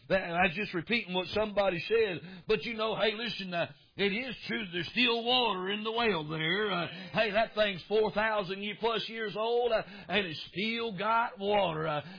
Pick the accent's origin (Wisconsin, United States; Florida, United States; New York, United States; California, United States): Florida, United States; when I was a boy, born and raised in Northwest Florida, right above Pensacola, and that ground down there is pretty easy to dig.